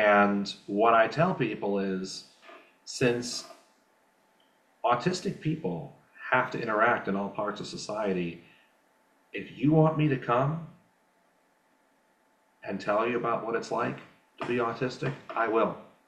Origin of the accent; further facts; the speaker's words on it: Northbrook, Illinois, United States; So when I'm not traveling and I'm back in my hometown of Northbrook, Illinois